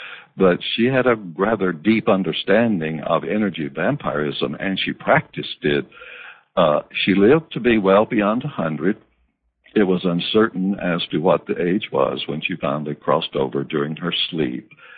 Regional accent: Deep South, United States; I was born and raised here in the Deep South in the U.S.

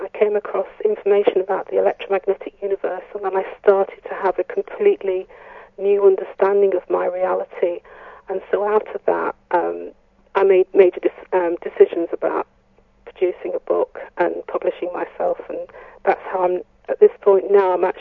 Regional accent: United Kingdom; moved away as an adult; also born or lived in Italy; now in Norway; Okay. Well, I'm British.

